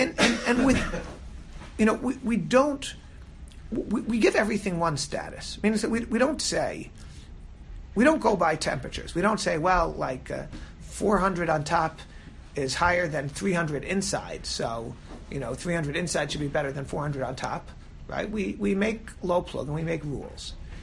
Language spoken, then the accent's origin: English; Silver Spring, Maryland, United States; I'm from Silver Spring, so I'm not from Kamil